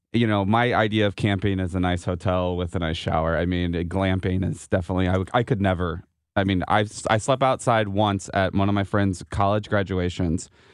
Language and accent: English; Missouri, United States; I grew up in St. Charles County, so I ended up knowing city street names and how to get around in the city at a very young age